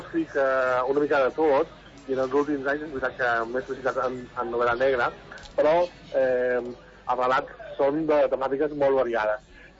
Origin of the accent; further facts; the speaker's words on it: Balearic Islands, Spain; also born or lived in Lisbon, Portugal; jo vaig viure 4 anys a Lisboa, i amb el mar Mediterrani, perquè ja soc de Mallorca